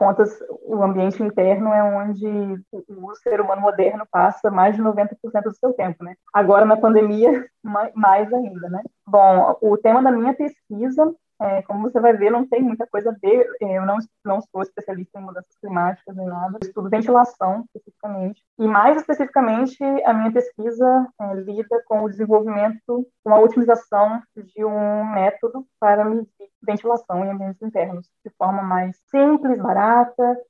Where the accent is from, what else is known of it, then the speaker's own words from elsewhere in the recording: Rio de Janeiro, Brazil; also born or lived in Curitiba; Sou originalmente do Rio de Janeiro, mas eu estudei na UFR, né, em Curitiba, no Paraná.